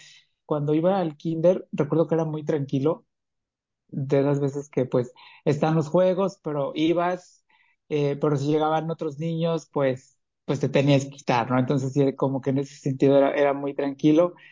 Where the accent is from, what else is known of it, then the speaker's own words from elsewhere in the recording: Santa Ana Xalmimilulco, Puebla, Mexico; Yo soy de un pueblo que está muy cerca de la ciudad de Puebla. Se llama Santa Ana Xalmimilulco. Es una comunidad que, aunque es un pueblo, al estar cerca de la ciudad, pues tienes esa facilidad de llegar a la ciudad de Puebla